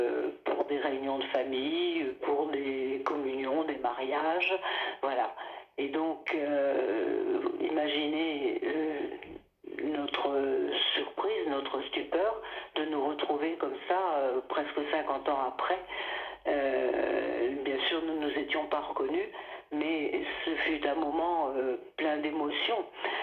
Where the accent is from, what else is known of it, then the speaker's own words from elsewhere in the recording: Lille, Hauts-de-France, France; il avait visité ma région, c'est-à-dire Lille et ses environs, puisque je suis native de Lille.